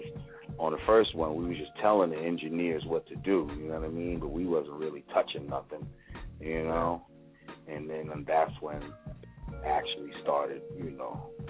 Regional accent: New York, United States; My shit sounds like some New York shit. I'm from New York, so I make New York sounding hip hop.

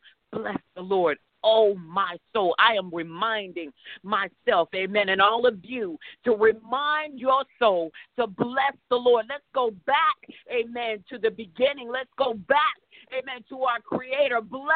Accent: England, United Kingdom; accent: English; I am not going to be able to say this correctly with my English accent

